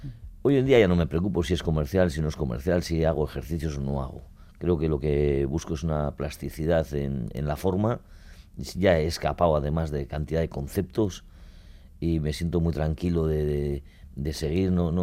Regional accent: Basque Country, Spain; el que soy vasco

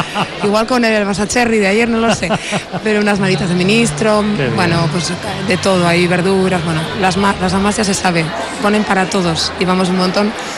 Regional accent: Vitoria, Basque Country, Spain; Vitoriana, pero mis padres y los ancestros son del CEO y yo vivo aquí, afortunadamente, ahora, con lo cual estoy encantada.

